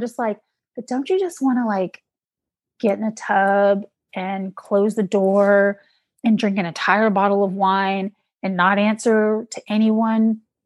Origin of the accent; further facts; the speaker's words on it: Georgia, United States; I'm from Georgia, so switches. Shout out to all you people from the South, you know what a switch is.